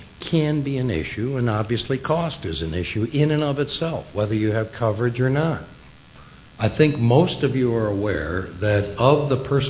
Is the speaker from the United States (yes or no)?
yes; Michigan, United States; also born or lived in Netherlands; Although I grew up in West Michigan, having been born in the Netherlands, this was nearly home.